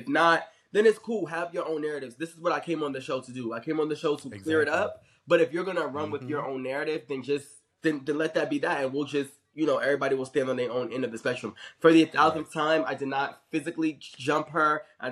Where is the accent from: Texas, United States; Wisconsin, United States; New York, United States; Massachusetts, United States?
New York, United States; New York City; I'm a cool person. I'm from New York City.